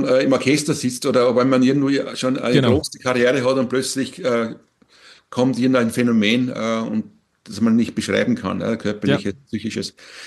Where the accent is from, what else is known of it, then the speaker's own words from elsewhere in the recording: Austria; Das nennt man bei uns in Österreich Kapellmeister, was bei euch Dirigenten sind.